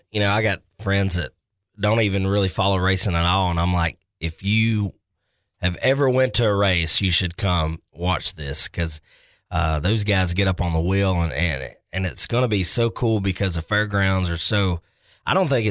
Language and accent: English; the South, United States; And growing up in the South, I didn't ever see those kind of cars.